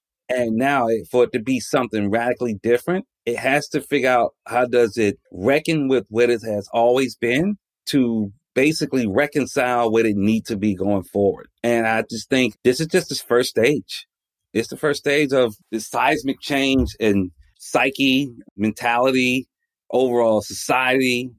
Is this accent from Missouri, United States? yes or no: no; Atlanta, Georgia, United States; I'm from Atlanta, Georgia, right?